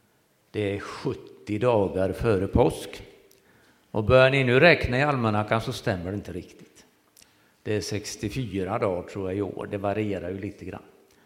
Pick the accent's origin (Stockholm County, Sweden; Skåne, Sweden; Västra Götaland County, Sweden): Västra Götaland County, Sweden; Borås; born there; vi är födda i Borås.